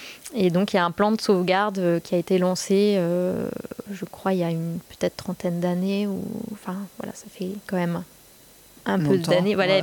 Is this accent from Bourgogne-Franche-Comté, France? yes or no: yes; Bourgogne-Franche-Comté, France; Alors moi, comme je suis de la Nièvre, j'avais plutôt un projet viande parce que c'est ce que j'ai toujours vu.